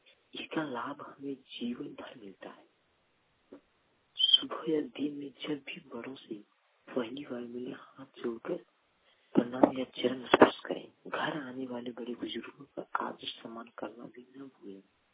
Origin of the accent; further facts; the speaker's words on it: Deoghar, Jharkhand, India; मैं ग्राम पंचायत में रहता हूँ, सिटी जिला देवघर का निवासी हूँ